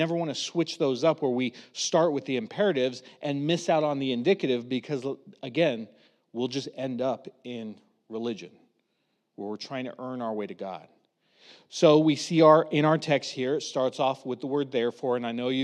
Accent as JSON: {"language": "English", "town": "Reno", "region": "Nevada", "country": "United States", "said": "I'm from Reno, Nevada. I've lived there since, 1991. Love the area."}